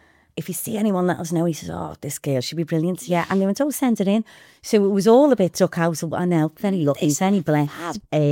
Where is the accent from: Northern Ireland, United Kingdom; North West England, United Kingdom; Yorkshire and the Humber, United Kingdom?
North West England, United Kingdom; Liverpool; I was born in Liverpool. I was born in Mill Road, but grew up in the North End. My mum's family were Birkenhead and my dad's family were Liverpool. So both sides.